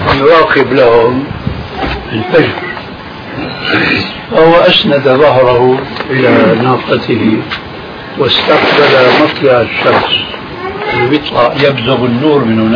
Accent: Syria; لكن كما يقول عندنا في الشام

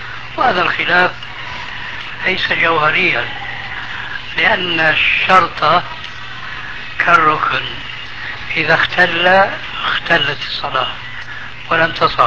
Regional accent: Syria; عندنا في سوريا

